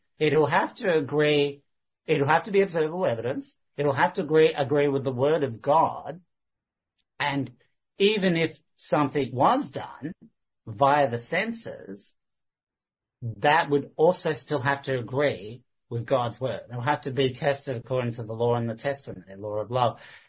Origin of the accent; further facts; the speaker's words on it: Kalgoorlie, Western Australia, Australia; I come from Kalgoorlie, and you know Kalgoorlie is a gold mining town, right?